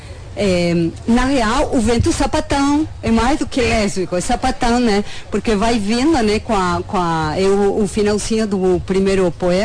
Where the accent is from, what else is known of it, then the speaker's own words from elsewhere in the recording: Buenos Aires, Argentina; born there; Portuguese is a second language; eu sou, para quem já ouve meu sotaque, né? Eu nasci em Buenos Aires, na Argentina, né?